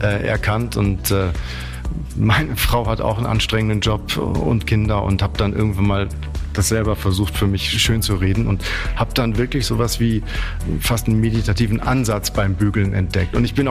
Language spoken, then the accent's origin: German; Germany; now in Munich, Germany; Ich bin kein Berliner. Unser Wohnsitz, unser Hauptwohnsitz ist in München. Ich bin aber auch kein Münchner. Ich komme ursprünglich, und dafür kennen wir uns wahrscheinlich noch nicht lange genug, um das zu verraten, aus der Stadt des Westfälischen Friedens.